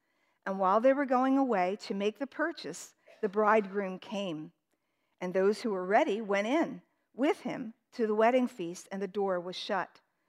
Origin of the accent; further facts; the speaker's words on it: United States; born there; I'm a Christian. I'm not a Buddhist. I was born in America.